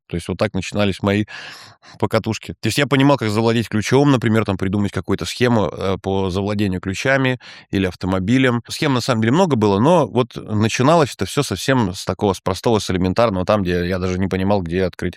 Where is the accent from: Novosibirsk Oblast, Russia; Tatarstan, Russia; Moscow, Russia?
Novosibirsk Oblast, Russia; Novosibirsk; Скажу, что я из Новосибирска. Я с Левобережного района, города Новосиба. Кировский район, район Чумской. Такой темный, мутный район. Я родился в 90-м году.